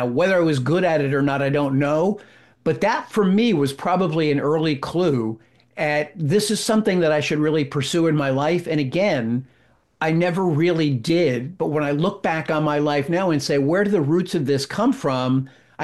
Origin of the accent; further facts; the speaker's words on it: New Jersey, United States; I was in some local summer camp where I grew up in New Jersey.